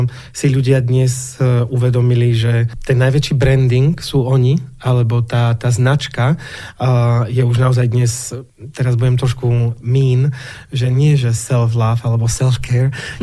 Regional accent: Košice, Košice Region, Slovakia; Narodil som sa v Košiciach, som Košice šaca, študoval som v Košiciach, som hrdý východniar.

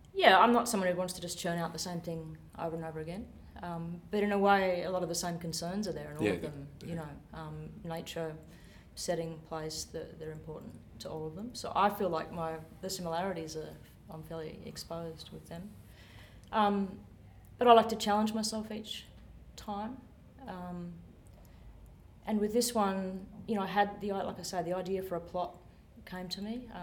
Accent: New South Wales, Australia; I grew up in Wiradjuri country, so Central West New South Wales, on a property

